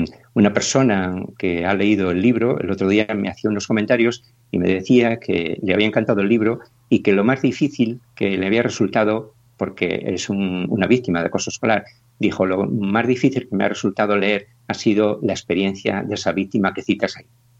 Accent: Cantabria, Spain; moved away as an adult; now in Galicia, Spain; Aunque yo soy de Cantabria, pues vivo, llevo aquí ya más de 30 años

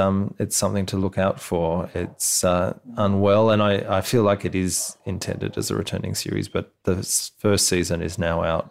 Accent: Canberra, Australian Capital Territory, Australia; in Canberra, my hometown as well.

